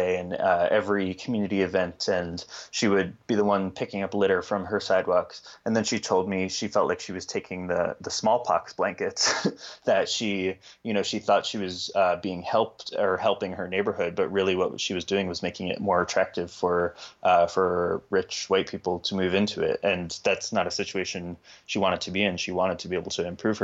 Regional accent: New York City, New York, United States; As I said, I grew up in the West Village, and I kind of have this idealized image of it now that I'm an adult

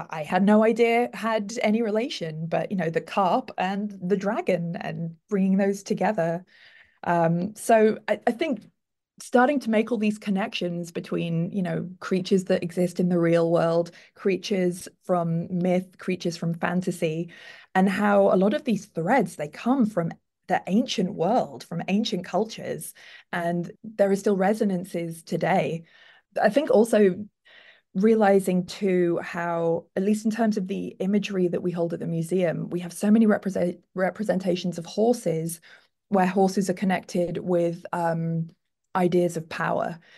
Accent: United Kingdom; I'm British, so I've never encountered a wild bear in the where I grew up.

